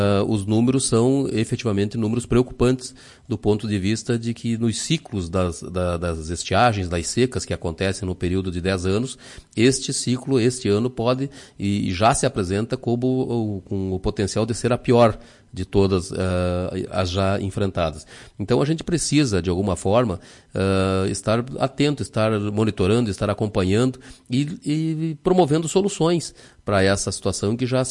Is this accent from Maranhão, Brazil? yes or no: no; Lagoa Vermelha, Rio Grande do Sul, Brazil; já conversando com os nossos ouvintes aqui da Lagoa Vermelha, da região, da minha terra natal